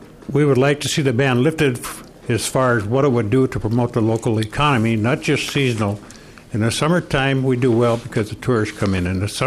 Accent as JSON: {"language": "English", "town": "Cass Lake", "region": "Minnesota", "country": "United States", "tie": "born or raised there", "said": "It was allowed many times before when I was a kid growing up in Cass Lake."}